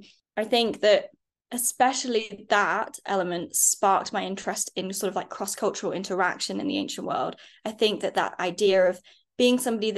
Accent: Saudi Arabia; I didn't grow up in England. I grew up in Saudi Arabia.

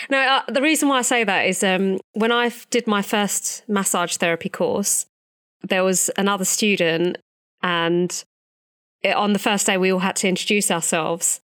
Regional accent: Barking, London, United Kingdom; well, actually, I was born in Brick Lane, which is in London, and I grew up in Barking, which is in London.

